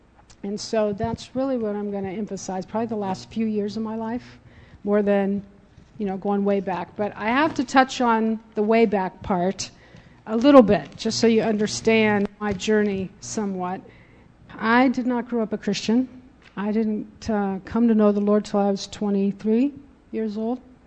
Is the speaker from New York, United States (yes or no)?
no; Clearwater, Florida, United States; Cool thing was, I grew up in Clearwater, Florida, just so you all know I'm from that area.